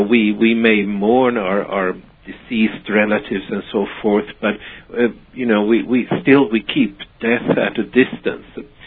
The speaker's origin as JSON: {"language": "English", "town": "Stockholm", "region": "Stockholm County", "country": "Sweden", "tie": "born or raised there", "said": "And so, I was born and raised in Stockholm, Sweden, and that's about 1950s when I'm born."}